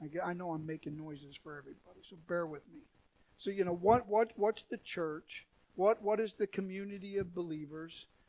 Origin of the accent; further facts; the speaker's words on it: Milwaukee, Wisconsin, United States; It used to be when I grew up in Milwaukee